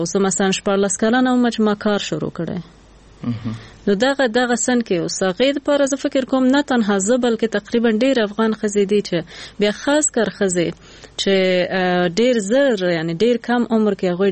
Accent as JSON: {"language": "Pashto", "region": "Nangarhar", "country": "Afghanistan", "tie": "born or raised there", "said": "مونږ خو د جلال آباد یو کلی نه یو، لری کلی نه یو، بله او لری ولسوالی خیوی ولسوالی نه، بیا خیوی کې مقالټک چا بیخی لری دی خار نه."}